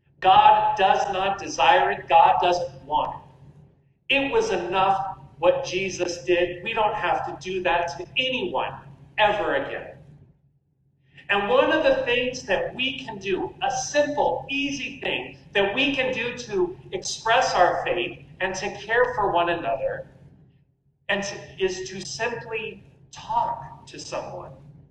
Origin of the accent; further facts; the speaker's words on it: Sedona, Arizona, United States; Growing up in my hometown of Sedona, Arizona, I had a friend who was Pentecostal Christian.